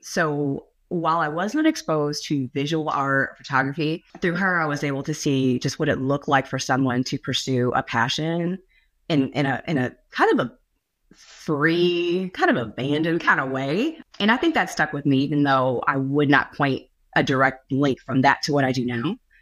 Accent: California, United States; moved away as an adult; now in Atlanta, United States; Well, I grew up in California, which is only relevant because now I live in Atlanta, and I came here for college.

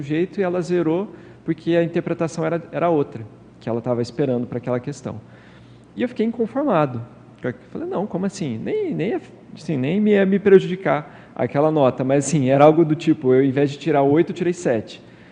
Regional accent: Campina Grande do Sul, Paraná, Brazil; A cidade onde eu cresci, que é na região metropolitana ali de Curitiba, Campina Grande do Sul

